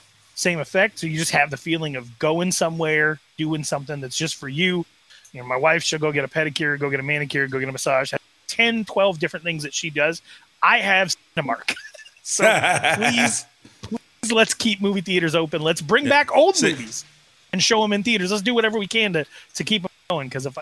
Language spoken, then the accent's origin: English; Wyoming, United States; But I'm from Wyoming. I'm from the northern part on the Montana border, the Bighorn Mountains, specifically there.